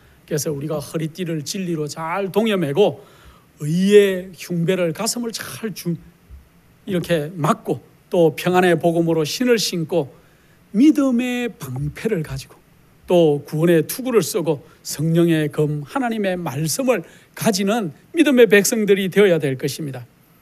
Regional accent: South Korea; now in United States; 저도 한국 사람이죠. 미국에 와서 살고 있지만은 저는 한국 사람이고 한국 사람의 성향을 저도 그대로 유지하고 있는 그러한 사람인 것 같습니다.

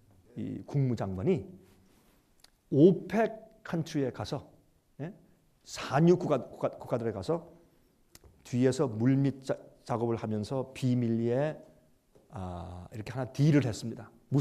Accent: South Korea; now in United States; 저는 한국 사람이지만 국적은 미국 국적이니까.

